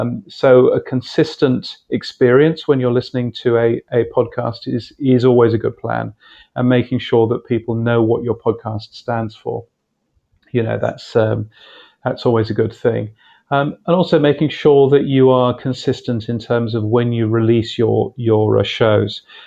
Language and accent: English; United Kingdom; now in Australia; As is obvious, I'm a Brit as well.